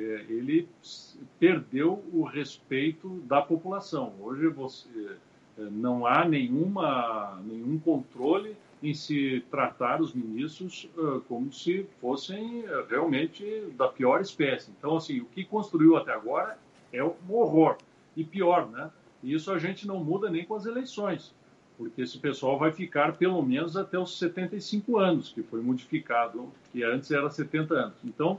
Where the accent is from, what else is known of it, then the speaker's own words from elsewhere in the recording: Lagoa Vermelha, Rio Grande do Sul, Brazil; foi aniversário da minha cidade natal, lá Lagoa Vermelha